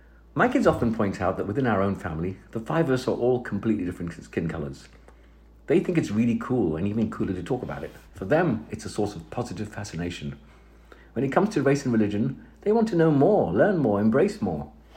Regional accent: Mauritius; born there; I was born in Mauritius. I look Asian, or brown if you prefer.

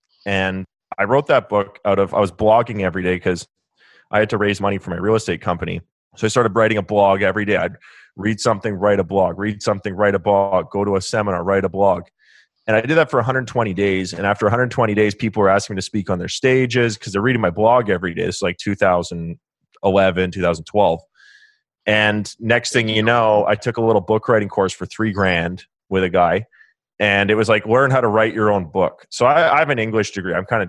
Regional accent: Canada; Yeah, I got the Swedish passport and Canadian passport. So from Canada, but my dad's Swedish.

